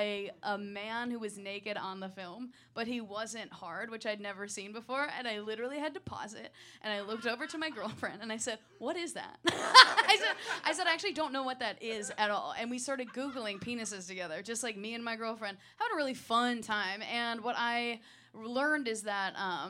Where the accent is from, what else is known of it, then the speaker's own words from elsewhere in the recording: Midwest, United States; I'm from the Midwest, where microdosing is considered drinking 7 Bud Light Platinums at a baptism.